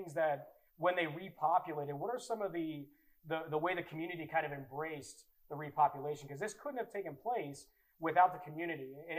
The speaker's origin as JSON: {"language": "English", "region": "the South", "country": "United States", "tie": "born or raised there", "said": "Growing up in the South, you know, you see all these, you know, these cows, these cattle ranches"}